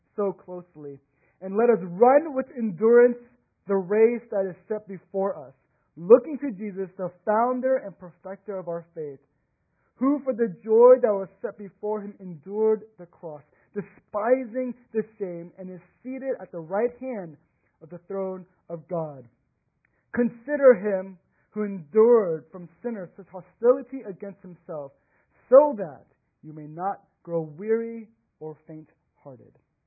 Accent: Houston, Texas, United States; I'm from Houston, but he's left-handed.

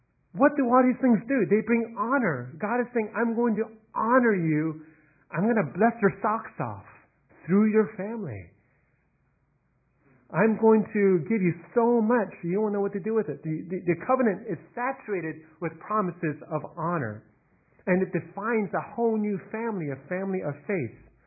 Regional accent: United States; I am Chinese American.

